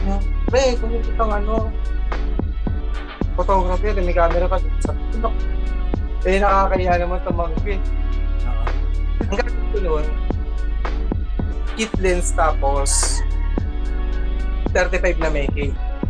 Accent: Caloocan, Metro Manila, Philippines; From Caloocan po ako sa Bagong City. Siyempre, may trabaho po. 29 years old na rin.

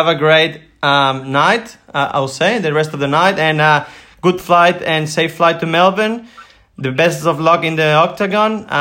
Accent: Mexico; now in Australia; I mean, I come from Mexico.

